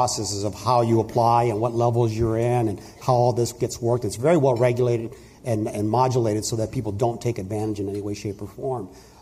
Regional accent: Huntington Beach, California, United States; I grew up in Huntington Beach, so I was a surfer kid, and my hair was red and long and ratty

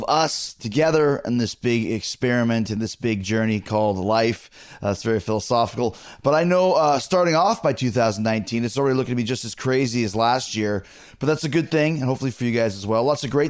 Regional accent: Winnipeg, Manitoba, Canada; I grew up in Winnipeg.

